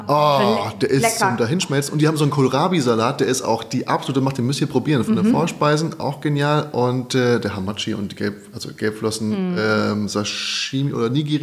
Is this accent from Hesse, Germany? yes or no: yes; Frankfurt, Hesse, Germany; now in Berlin, Germany